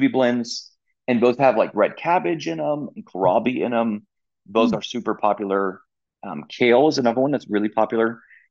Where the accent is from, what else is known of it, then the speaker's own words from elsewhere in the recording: Colorado, United States; So, like I said, I grew up here in Northern Colorado.